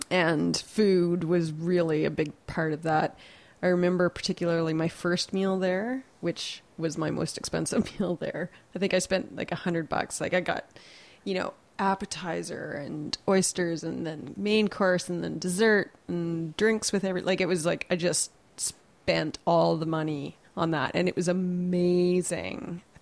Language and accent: English; Lloydminster, Saskatchewan, Canada; also born or lived in Radisson / Lashburn; I was born in Lloydminster and then moved to Saskatoon and Radisson and Lashburn and back to Lloydminster.